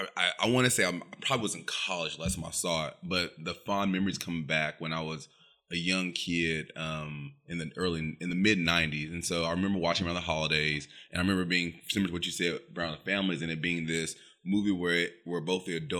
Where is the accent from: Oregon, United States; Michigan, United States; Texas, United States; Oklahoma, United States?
Oklahoma, United States; And by the way, growing up in Oklahoma, like I think about social issues and I think about like how things are portrayed or how people like interact with like social issues.